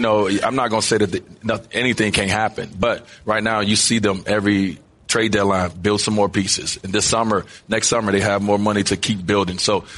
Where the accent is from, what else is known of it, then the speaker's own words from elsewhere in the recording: Chicago, Illinois, United States; You know, growing up in Chicago, I played the game of basketball because it was an outlet for me, right?